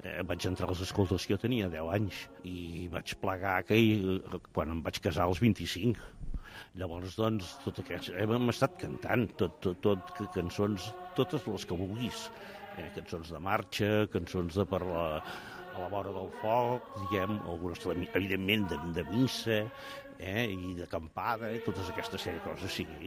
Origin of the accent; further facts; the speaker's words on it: Badalona, Catalonia, Spain; now in Mataró, Spain; Soc fill de Badalona, de Cala Quimallaonera, per als que m'escolten de Badalona, i des de fa 33 o 34 anys, ara no us ho puc dir exactament, que em vaig casar amb una noia de Mataró